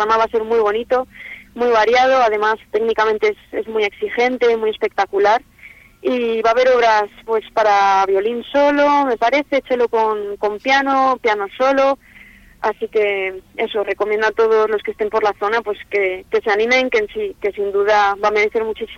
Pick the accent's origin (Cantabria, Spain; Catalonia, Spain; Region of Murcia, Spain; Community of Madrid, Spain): Cantabria, Spain; Laredo; que hubiera sido, claro, en mi pueblo.